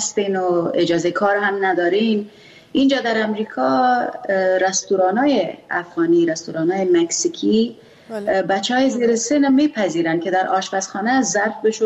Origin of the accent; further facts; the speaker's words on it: Afghanistan; first language Pashto; چون ما زبان مادریم پشتو است